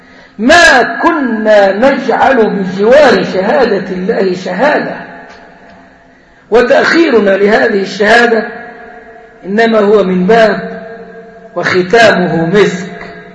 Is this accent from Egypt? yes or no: yes; Egypt; ويمكن احنا كان عندنا في مصر ناس ادعوا النبوة